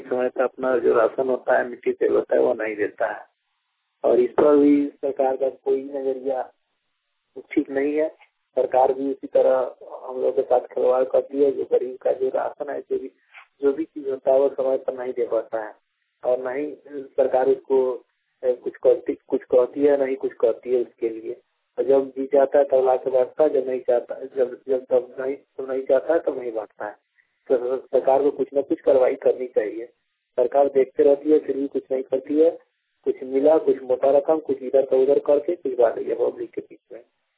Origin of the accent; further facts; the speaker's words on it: Motihari, Bihar, India; इसके प्रति कोटवा प्रखंड मोतिहारी बड़ारवा कला पूर्वी से कोटवा प्रखंड के अंतर्गत मोतिहारी जिला के अंतर्गत बिहार का हम निवासी हैं।